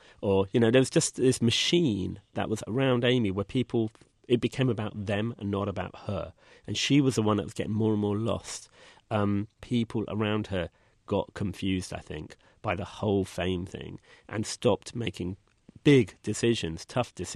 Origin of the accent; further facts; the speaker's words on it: London, United Kingdom; For me as a Londoner